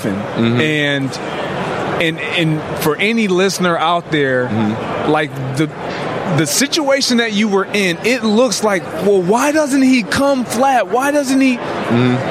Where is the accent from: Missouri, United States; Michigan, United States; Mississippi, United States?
Michigan, United States; Kalamazoo; I come from Kalamazoo, Michigan.